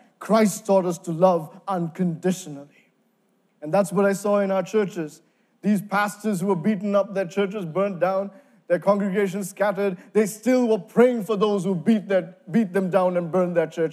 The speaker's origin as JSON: {"language": "English", "country": "Sri Lanka", "tie": "born or raised there", "said": "growing up in Sri Lanka, I had this challenge of having a bit of an inferiority complex"}